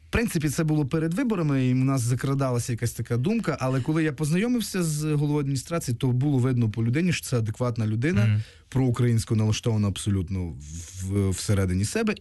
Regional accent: Zakarpattia Oblast, Ukraine; Я коли приїжджаю, я намагаюся знайти когось з Закарпаття, оскільки я з Закарпаття.

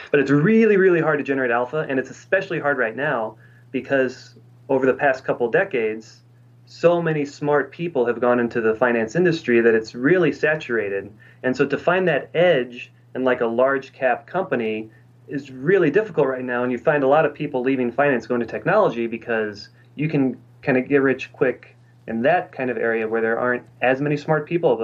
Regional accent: Omaha, Nebraska, United States; I mean, I'm from Omaha, Nebraska originally.

